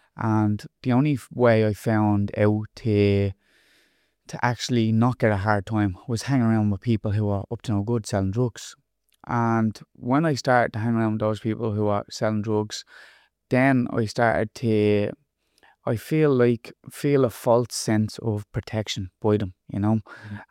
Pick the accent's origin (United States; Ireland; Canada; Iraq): Ireland; Dublin, Leinster; So I grew up in Fatima Mansions, which is basically Dublin E, inner city Dublin, you might say. And when I grew up in a place that was like overrun with drugs and crime and criminality and a lot of people getting up to no good. We used to live in a block of flats